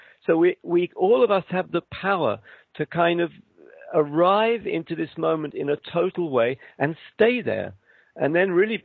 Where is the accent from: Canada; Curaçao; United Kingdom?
United Kingdom; I'm British.